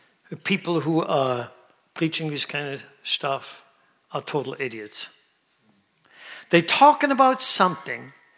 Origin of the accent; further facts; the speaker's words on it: Switzerland; A few days ago, in my home country, Switzerland, there's a little enclave up in the mountains called, they call it Davos.